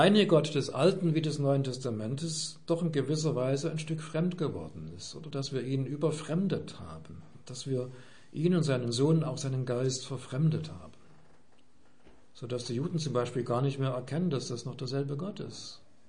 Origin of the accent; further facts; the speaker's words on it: Germany; Da dürfen wir als Deutsche unseren Glauben auch deutsch ausdrücken, so wie uns das halt liegt und wie es unserer Mentalität entspricht